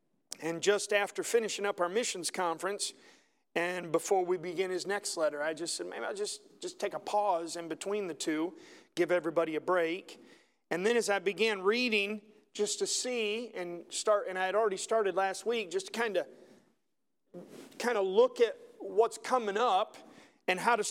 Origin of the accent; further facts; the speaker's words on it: the South, United States; It's not because I'm from the South and I need somebody to just echo.